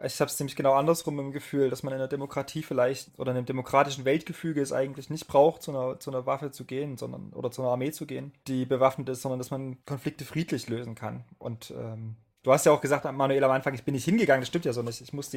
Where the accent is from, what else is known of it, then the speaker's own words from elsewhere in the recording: Germany; wir sind ja beide in der Bundesrepublik groß geworden